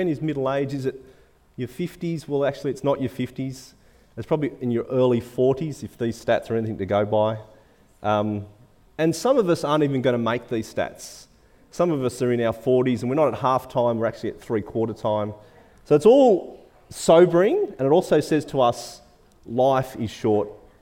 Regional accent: Australia; The stats for me as an Australian male at the age of 45 say that I will live statistically another 37 years.

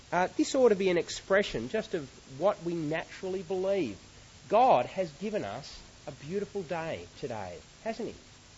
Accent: Australia; You sort of win kudos as an Aussie male by putting each other down. If you can do it well, then you sort of gain a bit of status. And I realise that we do it without meaning too much by it, so I'm not wanting to say just stop being an Aussie bloke.

